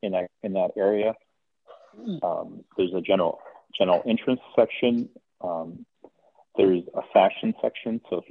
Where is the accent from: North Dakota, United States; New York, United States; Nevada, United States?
North Dakota, United States; So I grew up in North Dakota, as I was saying, that the Bison football team is a really big popular thing in North Dakota.